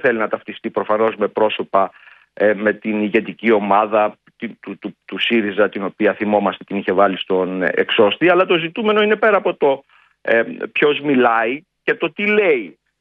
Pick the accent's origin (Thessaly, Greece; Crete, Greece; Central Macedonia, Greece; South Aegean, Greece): Thessaly, Greece; λένε στην πατρίδα μου, τη Θεσσαλία.